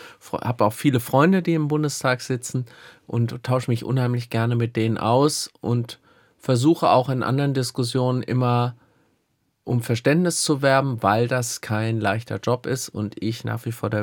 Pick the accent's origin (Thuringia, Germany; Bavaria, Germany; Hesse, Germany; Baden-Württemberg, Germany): Hesse, Germany; Gelnhausen; ich will mal mehr Zeit in Hessen, in Gelnhausen, in meiner Heimat verbringen.